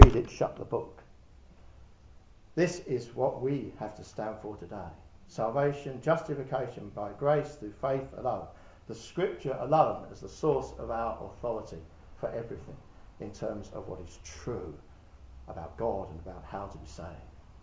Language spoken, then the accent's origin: English; United Kingdom; We are not German Lutherans. We are British people living mostly probably from a Calvinistic persuasion